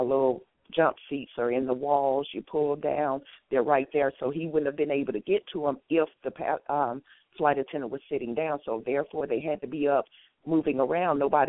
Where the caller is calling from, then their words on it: Alabama, United States; I'm calling from Alabama.